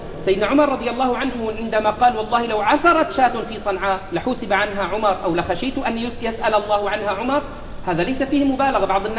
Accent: Homs, Homs Governorate, Syria; عندنا في حمص محافظ، بقي 8 سنوات منعنا من الكهرباء والماء ومن كل شيء

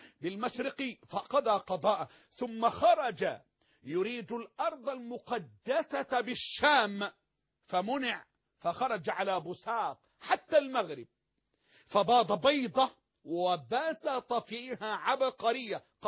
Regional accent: Egypt; أنا مسلم مصري

